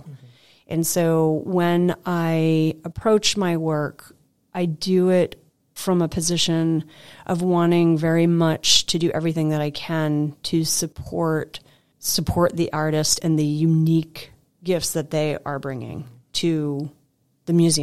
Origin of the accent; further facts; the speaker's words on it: Lewiston, Maine, United States; Maine is home to me. I grew up in Maine. I grew up in Lewiston.